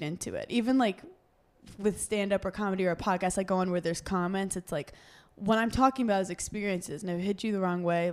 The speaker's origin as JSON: {"language": "English", "region": "New York", "country": "United States", "said": "I'm a New Yorker. Like shit talking is what I do."}